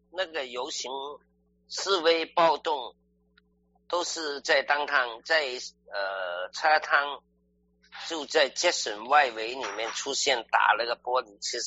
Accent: China; now in United States; 我的看法也是刚才一样了。我们中国人，因为我们看到第一是在武汉里面先发的时候

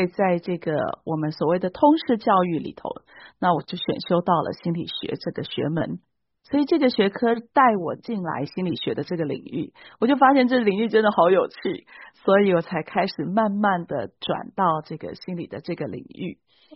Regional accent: Taiwan; 我是台湾的谘商心理师

